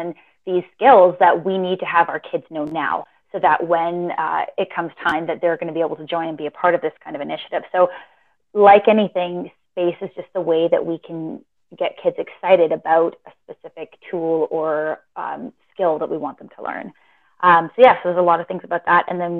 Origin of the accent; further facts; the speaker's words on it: Alberta, Canada; I'm from Alberta, so it's one of the bands out here, one of the groups.